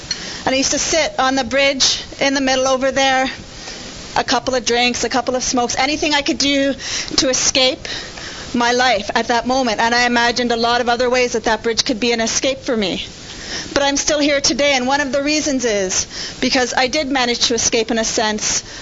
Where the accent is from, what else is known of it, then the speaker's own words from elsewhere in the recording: Guelph, Ontario, Canada; Because I grew up in Guelph